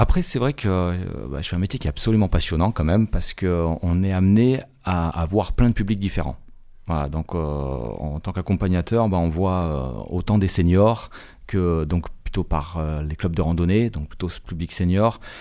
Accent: Provence-Alpes-Côte d'Azur, France; parce que moi, à la base, je viens des Hautes-Alpes. Donc c'est plutôt montagnard

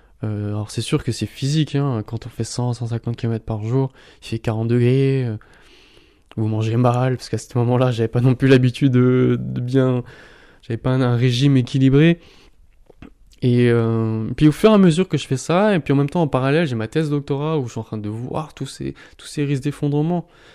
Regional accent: Mulhouse, Grand Est, France; j'ai vu des formes d'humanité que j'avais pas ressenti chez moi à Mulhouse, dans mon cercle familial

